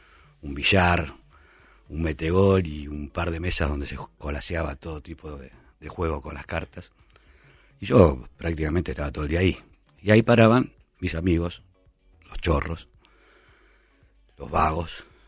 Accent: José León Suárez, Buenos Aires Province, Argentina; also born or lived in Santa Fe; yo nací en Santa Fe y a los 40 días más o menos me trajeron para acá, para Buenos Aires. Ajá. Me crié, soy criado, prácticamente toda mi vida en José León Suárez.

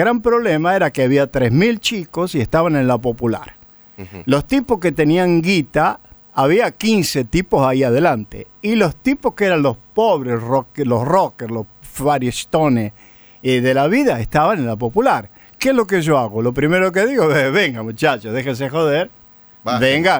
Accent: Italy; Yo soy italiano, por eso me pude ir del país en el momento de la crisis.

